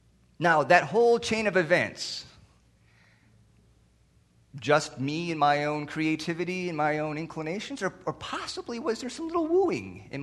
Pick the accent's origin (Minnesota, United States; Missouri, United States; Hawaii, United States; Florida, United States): Minnesota, United States; So I'm from Minnesota, so I started going north because I like north.